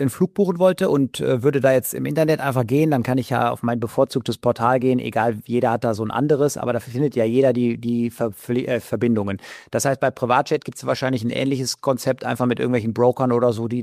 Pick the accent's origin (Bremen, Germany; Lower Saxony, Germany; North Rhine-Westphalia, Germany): North Rhine-Westphalia, Germany; Leverkusen; und ich komme ja aus Leverkusen, dann mit dem Auto die paar Kilometer nach Köln